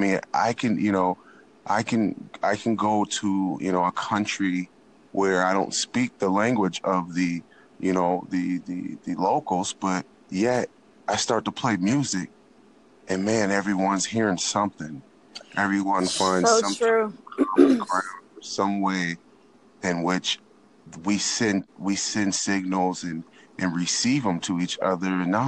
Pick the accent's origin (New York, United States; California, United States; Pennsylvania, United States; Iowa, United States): California, United States; I grew up in California, okay?